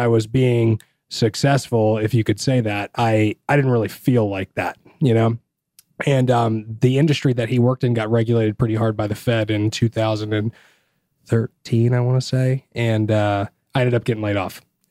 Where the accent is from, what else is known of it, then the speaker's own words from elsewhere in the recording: Bainbridge Island, Washington, United States; So I'm originally from Bainbridge Island, Washington.